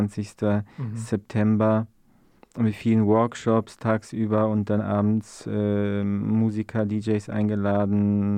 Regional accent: Freiburg, Baden-Württemberg, Germany; also born or lived in Poland; ich bin in Freiburg aufgewachsen, tatsächlich, ich weiß gar nicht, ob du es weißt. Also ich war 28 Jahre in Freiburg und 6 Jahre in Polen.

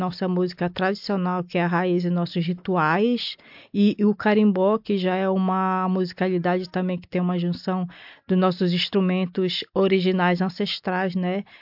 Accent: North Region, Brazil; a gente vem da Amazônia, norte do Brasil, um lugar muito específico, bem longe daqui

